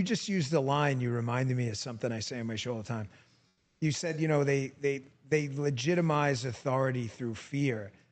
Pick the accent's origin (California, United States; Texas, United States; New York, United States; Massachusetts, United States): New York, United States; I grew up in New York. I've been surrounded by them, too.